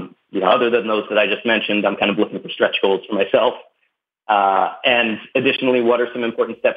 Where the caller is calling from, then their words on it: California, United States; I'm calling from California